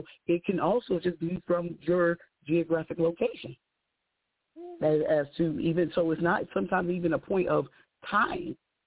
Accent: Connecticut, United States; But that is because I grew up in Connecticut.

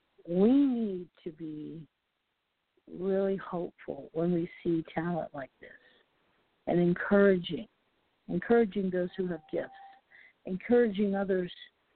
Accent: Ohio, United States; Next month, hopefully, I will be in Ohio. Yes, Ohio, my home state.

